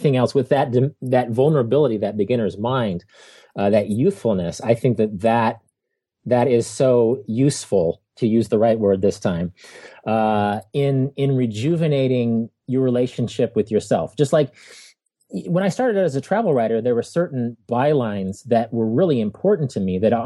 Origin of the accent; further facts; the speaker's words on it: Wichita, Kansas, United States; I'm from Wichita, Kansas.